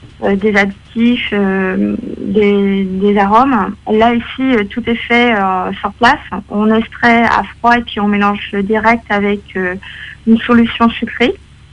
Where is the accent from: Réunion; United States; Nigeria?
Réunion; donc je viens de La Réunion et je suis ici à Paris